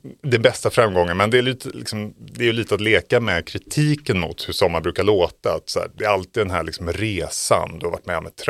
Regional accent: Gothenburg, Västra Götaland County, Sweden; Göteborg kan jag känna som göteborgare

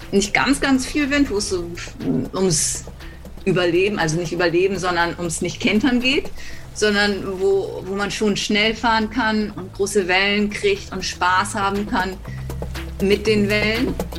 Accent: Hamburg, Germany; now in Australia; Ich bin auf der Alster in Hamburg groß geworden und habe da segeln gelernt

